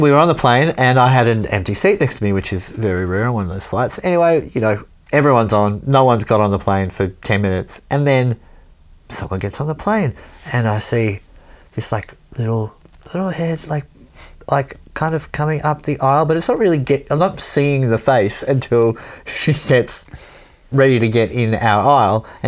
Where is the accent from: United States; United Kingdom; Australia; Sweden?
United Kingdom; Wales; born there; Because turns out she's from the next town on from where I was born in Wales.